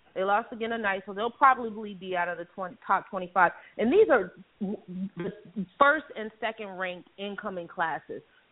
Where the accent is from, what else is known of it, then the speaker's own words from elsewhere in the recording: Charlotte, North Carolina, United States; I've been following them and I'm from Charlotte.